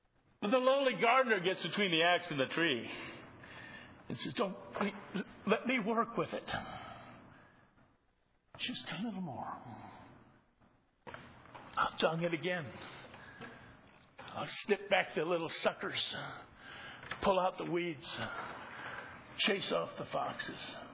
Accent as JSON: {"language": "English", "region": "Midwest", "country": "United States", "tie": "born or raised there", "said": "I consider my own good fortune being born and raised in the Midwest of the United States"}